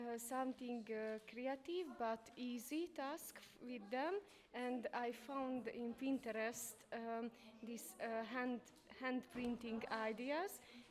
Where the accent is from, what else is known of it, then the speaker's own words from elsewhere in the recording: Hungary; English is a second language; I'm from Hungary.